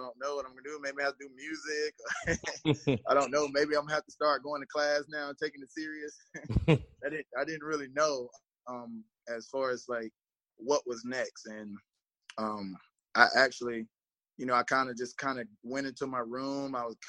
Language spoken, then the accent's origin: English; South Carolina, United States; You know, I'm from Marlboro County. Didn't really – we barely had cleats, you know.